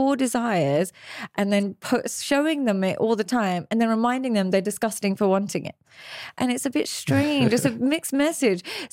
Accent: Pakistan; I'm Pakistani. I'm from a different culture and so on and so forth.

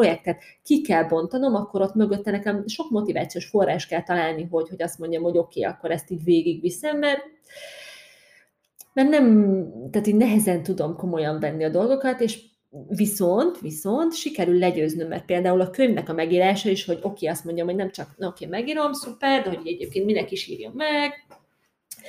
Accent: Tatabánya, Komárom-Esztergom, Hungary; Én ugye tatabányai vagyok

